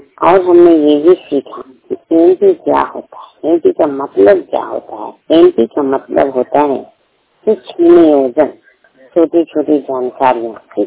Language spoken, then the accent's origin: Hindi; Chandi, Bihar, India; घर थाना चंदी पोषतना जिला नालंदा की रहने वाली हूँ